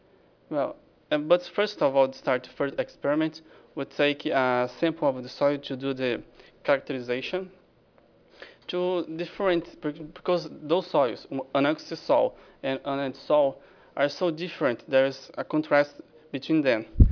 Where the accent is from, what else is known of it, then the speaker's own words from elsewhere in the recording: Brazil; English is a second language; Like he said … I'm from Brazil, University of São Paulo.